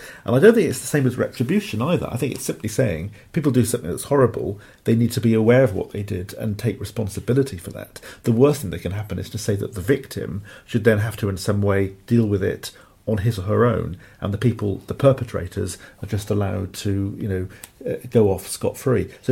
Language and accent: English; Cardiff, Wales, United Kingdom; Even going back, for example, to my hometown in Cardiff